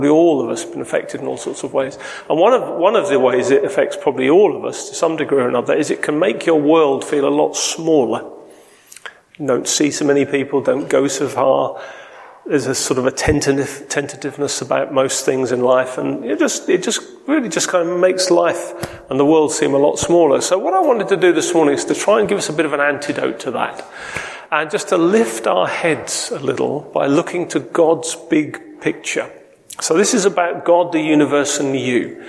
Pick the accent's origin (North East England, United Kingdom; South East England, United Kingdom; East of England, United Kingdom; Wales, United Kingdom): East of England, United Kingdom; Lowestoft; My wife is Sue. We're from Lowestoft, although we spend a fair bit of time in London now